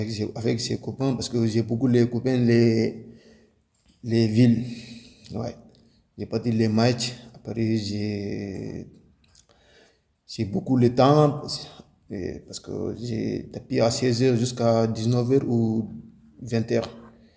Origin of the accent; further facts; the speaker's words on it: Gambia; French is a second language; moved away; parce que moi j'ai quitté les Gambie, moi je prends les bus des Gambie, après j'ai venu au Sénégal dans quelques 5 heures de temps, avec mon copain